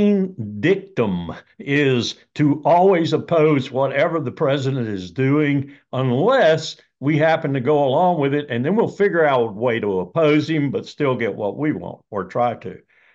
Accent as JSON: {"language": "English", "region": "South Carolina", "country": "United States", "said": "I know him. I'm from South Carolina."}